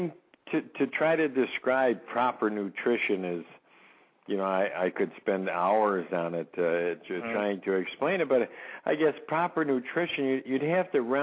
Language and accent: English; New York, United States; now in Wisconsin, United States; No, I was actually born and raised in New York, but then I moved to Wisconsin in 1970.